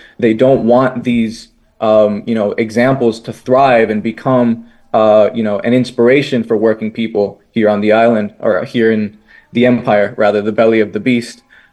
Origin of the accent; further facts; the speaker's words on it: Miami, Florida, United States; born and raised in Miami, Miami-Dade County especially, which is the most Cuban county in the United States